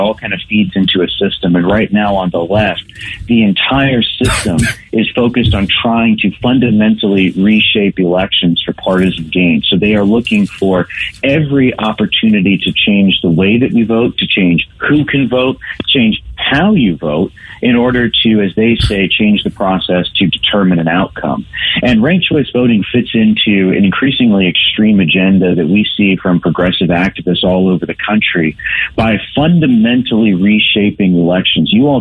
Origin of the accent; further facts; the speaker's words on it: Ohio, United States; now in Washington, United States; So I was very glad to see my home state of Ohio pass a constitutional amendment banning non-citizen voting.